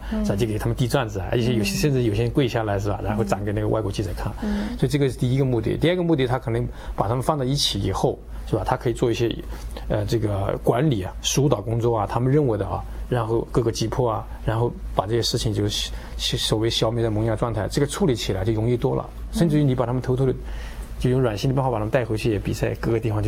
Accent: Hunan, China; 为什么不能在我们老家湖南呢

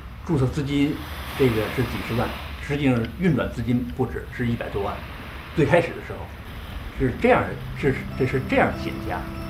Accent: Beijing, China; 我想我在中国土生土长，我在北京长大，我了解中国社会，了解中国人

